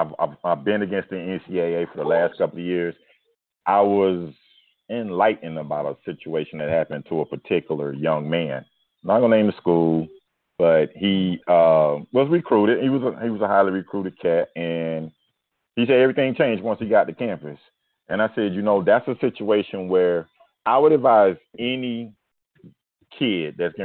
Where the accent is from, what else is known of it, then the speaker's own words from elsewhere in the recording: Miami, Florida, United States; I know Miami used to cheat. I'm from Liberty City.